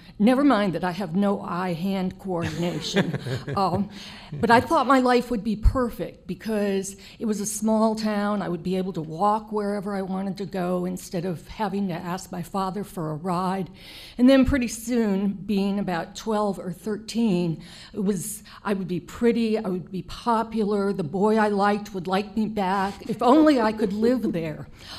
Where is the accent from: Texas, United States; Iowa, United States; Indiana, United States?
Indiana, United States; I grew up in the Calumet region of Indiana at the bottom of Lake Michigan, and the shoreline was just lined with mills belching smoke.